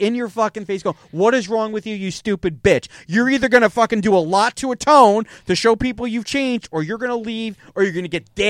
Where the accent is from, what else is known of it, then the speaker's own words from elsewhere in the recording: New Jersey, United States; Well, we're both from Jersey.